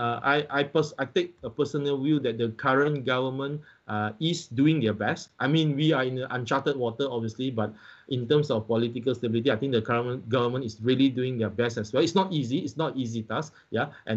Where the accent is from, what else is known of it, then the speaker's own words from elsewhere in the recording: Malaysia; but personally, I still, as a Malaysian, I still have very much confidence in this country, and I think we will be back on the world stage again very soon.